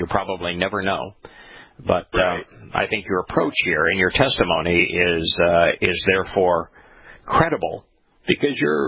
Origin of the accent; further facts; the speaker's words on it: India; But you know, I'm Indian, so I don't process it very well.